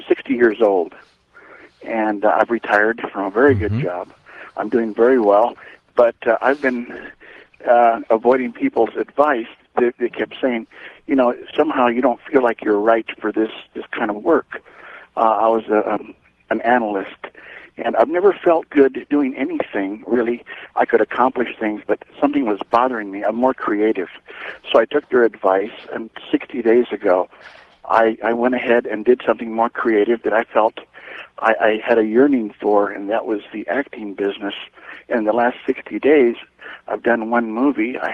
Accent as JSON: {"language": "English", "region": "California", "country": "United States", "said": "I'm from California."}